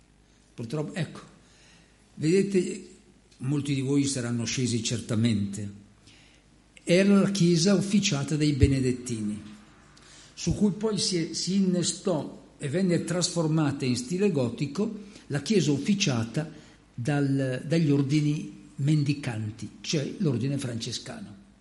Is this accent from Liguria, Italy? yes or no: no; Milan, Lombardy, Italy; Noi milanesi conserviamo, permettetemi, io vengo da Milano e quindi mi è venuto spontaneo, a Milano ci sono ancora dei fossili greci nella liturgia.